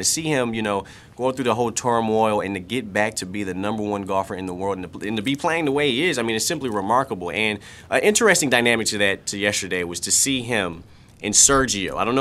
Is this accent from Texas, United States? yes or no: no; Detroit, Michigan, United States; Now, I'm from Detroit, born and bred. I love the Red Wings